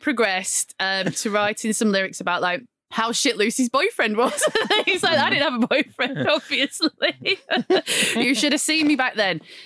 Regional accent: Blackburn, North West England, United Kingdom; You think it's fun I'm from Blackburn, until it rains, then it's not fun.

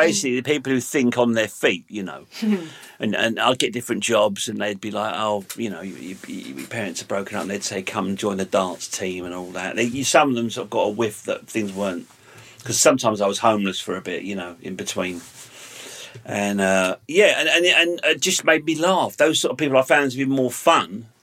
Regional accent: London, United Kingdom; I grew up in London, yeah.

